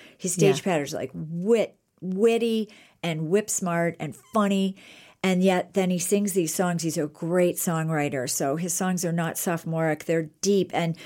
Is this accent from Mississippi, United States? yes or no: no; Canfield, Ohio, United States; One is a very new singer-songwriter from my hometown in Ohio, from Canfield, Ohio.